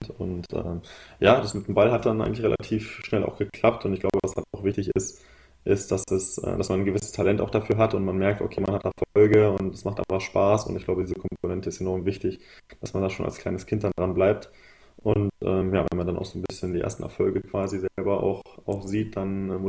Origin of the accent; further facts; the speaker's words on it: Braunschweig, Lower Saxony, Germany; Ich komme ja aus Braunschweig, bin auch hier geboren. Das heißt, es ist auch um die Ecke und genau, bin dann als 14-Jähriger nach Wolfsburg gegangen.